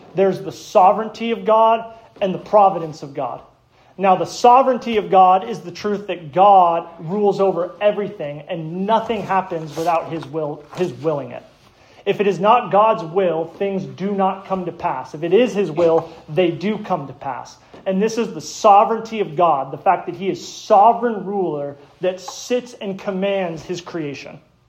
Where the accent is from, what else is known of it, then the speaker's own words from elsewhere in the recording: Arizona, United States; I was born and raised in Arizona